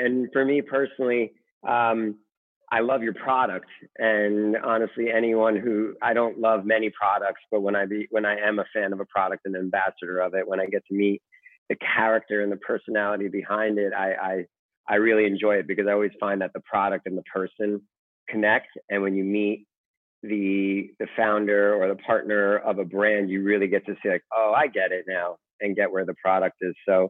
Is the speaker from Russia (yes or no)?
yes; Russia; I'm from Russia, so we spoke a little Russian to each other.